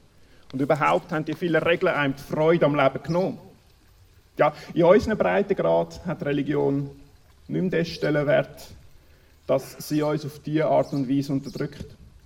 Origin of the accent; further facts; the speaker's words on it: Peru; In Peru, wo ich aufgewachsen bin, wird heutzutage nach wie vor an vielen Orten mit Joch und zwei Tieren gepflügt